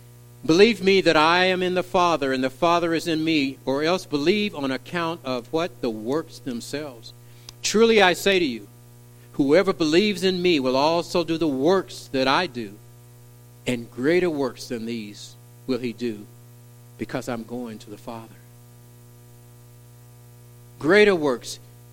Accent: Russellville, Kentucky, United States; born there; I was in Kentucky. Russellville, Kentucky. I tell people I was born twice in Russellville. One in 54, do the math.

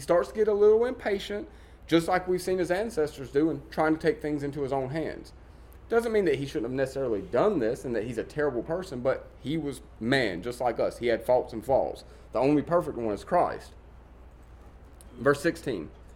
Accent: the South, United States; And I know we're all from the South.

